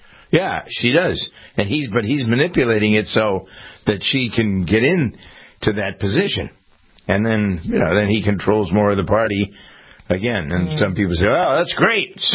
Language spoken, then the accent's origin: English; Framingham, Massachusetts, United States; Adam Schiff was raised in my hometown of Framingham, Massachusetts.